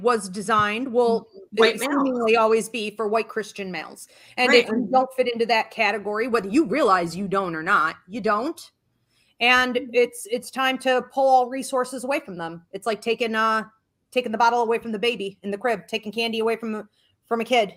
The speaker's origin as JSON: {"language": "English", "region": "the South", "country": "United States", "said": "like in the South, for example, and I'm from the South originally. So like I've been back and forth there, you know, Savannah, Georgia, I mean, deep, right?"}